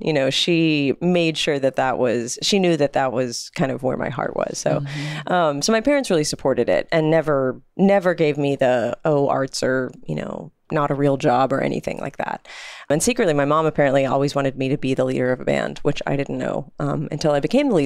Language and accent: English; Austin, Texas, United States; And although I grew up in Austin, I really didn't grow up being part of the music scene until I was of age and in college